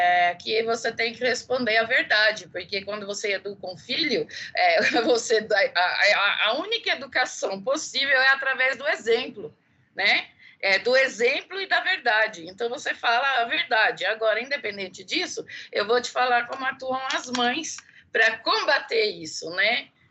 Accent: São Paulo, Brazil; São Paulo, gente, não é por bairrismo, não. É porque eu sou paulistana

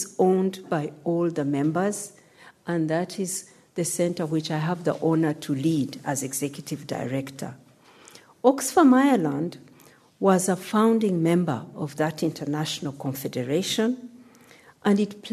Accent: Uganda; I grew up in Uganda. I'm Ugandan, in a little town. When I was growing up, my parents were teachers. We didn't have much.

